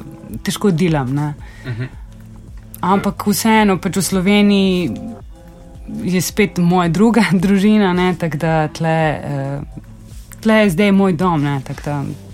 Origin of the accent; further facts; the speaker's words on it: Belgrade, Serbia; moved away; rojena sem v Beogradu, pač to je moj dom, sem tam ne živim več pač že 15 let. In sem vmes spremenila pač dva mesta, ne.